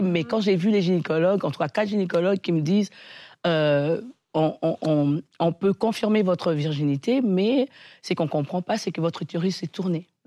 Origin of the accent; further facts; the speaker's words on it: Kinshasa, DR Congo; born there; Oui, je suis née au Congo, Kinshasa.